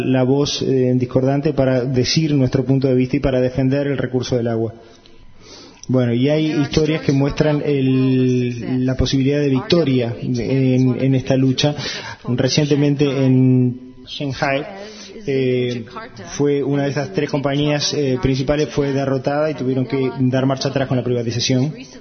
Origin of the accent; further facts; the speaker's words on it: Canada; Créanme que también en mi país, en Canadá, hay una enorme desigualdad entre la gente.